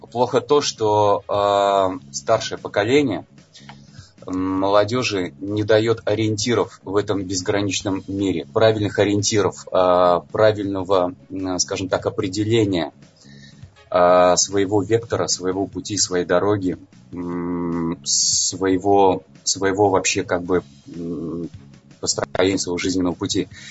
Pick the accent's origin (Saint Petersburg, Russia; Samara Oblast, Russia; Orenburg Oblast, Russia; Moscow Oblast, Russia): Saint Petersburg, Russia; Я петербуржец.